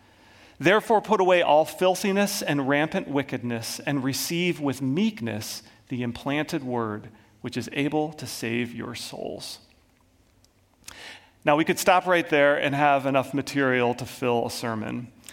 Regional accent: New Jersey, United States; And you may or may not know that I was raised on the East Coast, primarily in New Jersey.

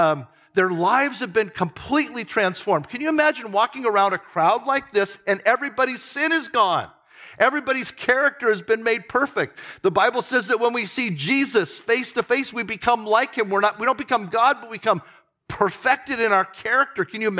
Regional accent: Anaheim, California, United States; You know, I grew up in Anaheim, California, just blocks from Disneyland.

